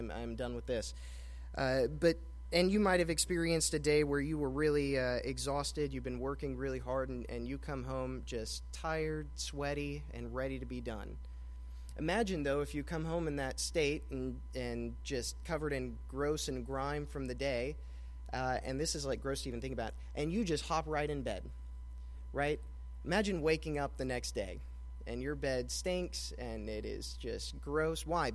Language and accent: English; Hendersonville, Tennessee, United States; now in Jackson, United States; I'm from North Nashville, Hendersonville, Tennessee. Came to Union in 2018, graduated in 2022.